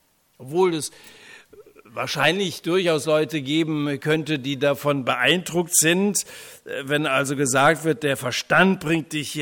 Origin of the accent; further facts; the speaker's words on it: Rhineland-Palatinate, Germany; Wie könnte dann ein Mensch aus Raubach oder aus Dillen, wo ich herkomme, irgendetwas Verlässliches über ihn sagen können?